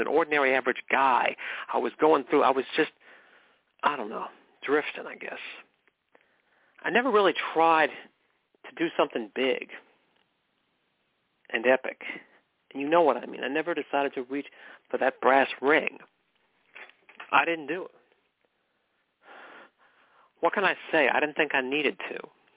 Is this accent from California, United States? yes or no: yes; McKinleyville, California, United States; I was a guy from McKinleyville, California. I spent my whole life there.